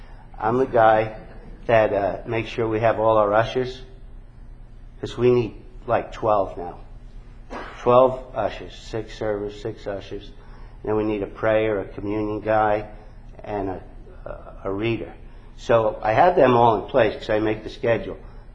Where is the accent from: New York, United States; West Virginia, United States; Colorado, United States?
New York, United States; And I'm from New York. I don't know if you could tell.